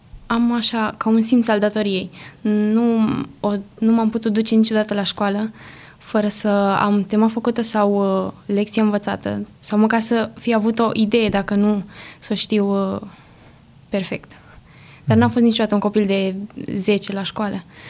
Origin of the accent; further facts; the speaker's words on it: Bunești, Vâlcea County, Romania; Eu vin dintr-o comună, din comuna Bunești.